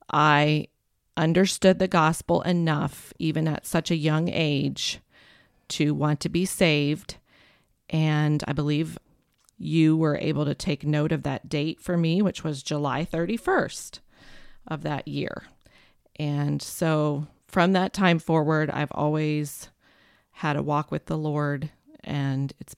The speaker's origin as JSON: {"language": "English", "country": "Canada", "tie": "born or raised there", "also_born_or_lived": "Southern California / Illinois", "lives_now": "United States", "said": "I was born in Canada, lived in 3 or 4 places there. Then we moved to Southern California, lived in a couple different locations during that 8-year period. Then our family moved here to Illinois"}